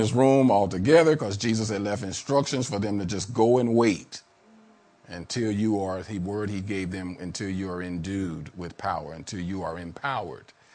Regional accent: Midwest, United States; I'm from the Midwest, so I know the sound of a mighty rushing wind when a tornado is on the way.

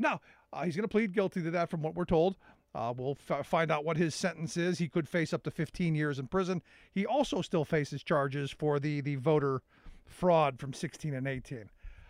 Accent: Cleveland, Ohio, United States; I was born and raised in Cleveland. When I was there, it was a solidly Democratic state.

